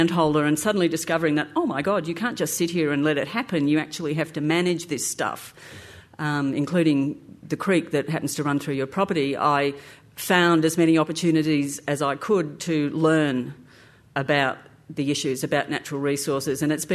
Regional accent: Queensland, Australia; I'm from the Darling Downs.

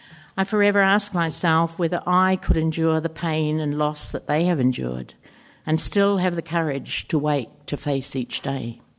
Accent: Richmond, Tasman, New Zealand; On the day I was born in Hillcrest Hospital, Richmond, Nelson, New Zealand, to … I was the first of four children. We were raised in a small two-bedroom house

